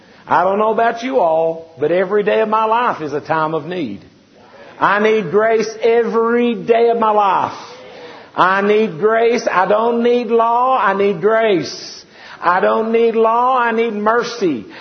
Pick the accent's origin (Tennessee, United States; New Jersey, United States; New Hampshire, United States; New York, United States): Tennessee, United States; You know, we're from Tennessee. You know where Tennessee is? Nashville.